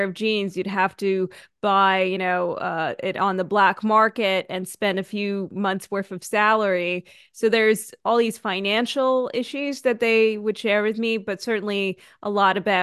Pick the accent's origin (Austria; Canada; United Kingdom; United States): Canada; born or raised there; also born or lived in Soviet Union